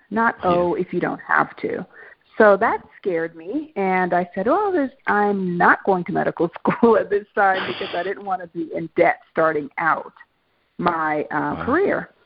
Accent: Jamaica; coming from a background abroad, being born and raised in Jamaica

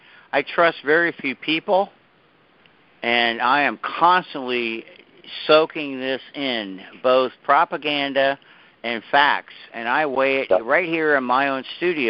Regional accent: Scotland, United Kingdom; but I'm Scottish and I'm pissed.

